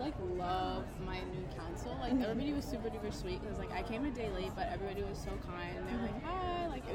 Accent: Northville, Michigan, United States; I'm from Northville, but I go to Mercy.

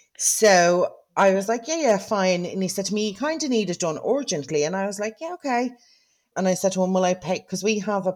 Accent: Dublin, Leinster, Ireland; now in County Meath, Ireland; I don't live in Dublin. I'm from Dublin, but I don't live there. So I live on like in County Meath, which is probably half an hour outside of Dublin.

